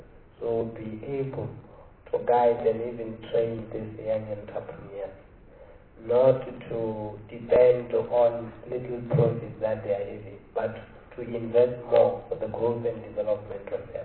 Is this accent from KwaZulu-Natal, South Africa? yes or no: no; Limpopo, South Africa; I am from Limpopo, from a very rural area, where there is no provision of water.